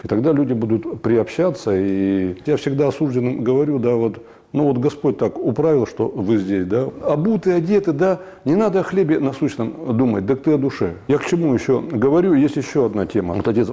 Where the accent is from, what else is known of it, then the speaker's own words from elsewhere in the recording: Irkutsk, Irkutsk Oblast, Russia; born there; Я родился в Иркутске. Это был 59-й год, обычный советский паренек.